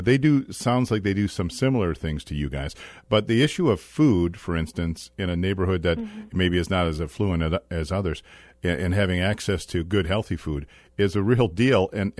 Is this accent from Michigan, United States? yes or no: yes; Detroit, Michigan, United States; See, I'm from Detroit originally.